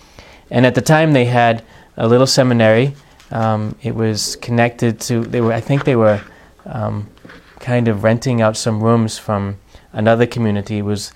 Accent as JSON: {"language": "English", "region": "Massachusetts", "country": "United States", "tie": "born or raised there", "said": "He actually originally is from Massachusetts, my home state"}